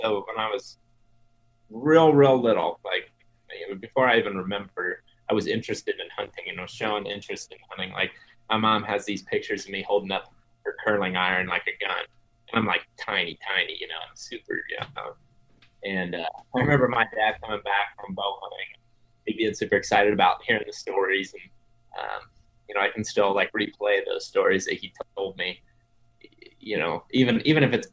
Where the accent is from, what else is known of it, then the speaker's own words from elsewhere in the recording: Ohio, United States; So I grew up in Western Ohio, but I told you guys before we started, my grandparents live in Eastern or Central Ohio.